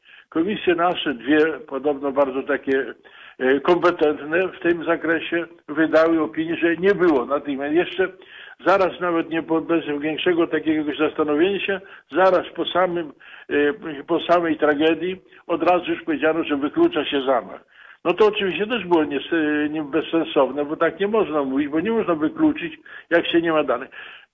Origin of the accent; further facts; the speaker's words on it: Lublin Voivodeship, Poland; no to ja pochodzę z dawnego powiatu Biała Podlaska, obecnie Łosice